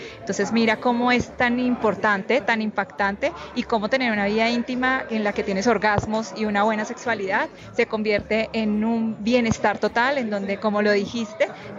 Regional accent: Florencia, Caquetá, Colombia; soy de Florencia, Caquetá.

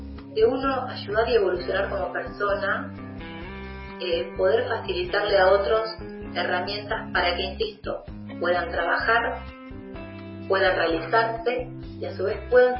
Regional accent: Argentina; Al menos en mi país, en Argentina, está todo tan digitalizado

